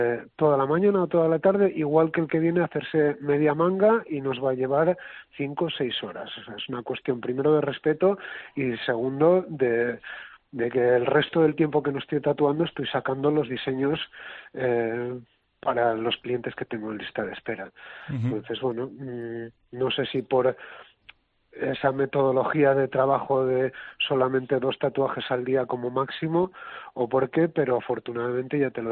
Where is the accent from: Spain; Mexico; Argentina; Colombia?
Spain; Arrabalde, Castile and León; also born or lived in Morales del Rey; Arrabalde como Morales del Rey, que son los pueblos de donde yo vengo.